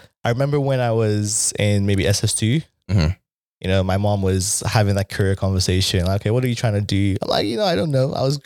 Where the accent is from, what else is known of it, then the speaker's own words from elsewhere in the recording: Lagos, Nigeria; I was born in Lagos, mainland, you know, Agege side.